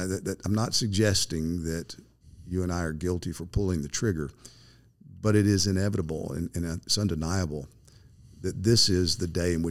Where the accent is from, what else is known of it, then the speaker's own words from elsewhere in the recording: United States; Well, I can say that as an American living today.